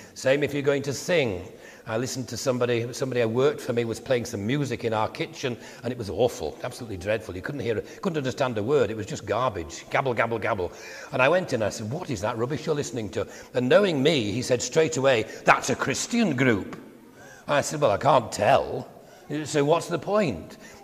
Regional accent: Yorkshire and the Humber, United Kingdom; And so I'm glad I was born in Yorkshire. And I think people can tell that I come from Yorkshire.

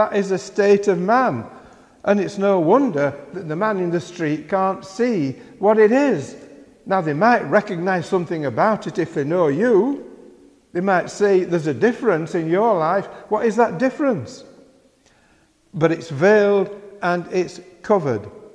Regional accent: Yorkshire and the Humber, United Kingdom; I was brought up in the Primitive Methodists in West Yorkshire. And the Primitive Methodists were the most evangelical of the Methodist movement.

